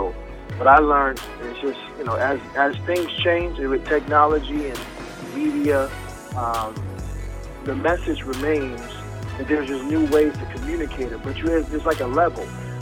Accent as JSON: {"language": "English", "town": "Fayetteville", "region": "North Carolina", "country": "United States", "also_born_or_lived": "Connecticut", "said": "I'm originally from North Carolina, Fayetteville, North Carolina. So my mom and pops, they divorced when I was like 3. So my pops moved to relocated to Connecticut."}